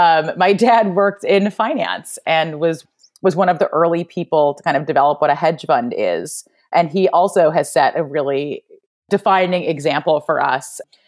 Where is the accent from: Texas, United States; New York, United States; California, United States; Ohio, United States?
New York, United States; New York City; I grew up in New York City. I'm a New Yorker.